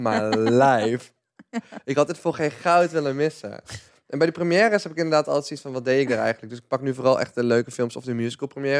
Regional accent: 's-Hertogenbosch, North Brabant, Netherlands; born there; Ik ben geboren in Den Bosch, maar ik vond het best wel een ons cultuurtje.

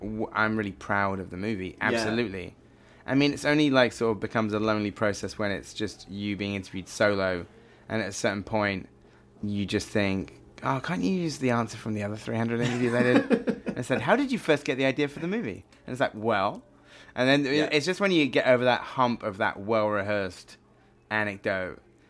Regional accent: South West England, United Kingdom; because I grew up in the West Country in England, which is a very rural area

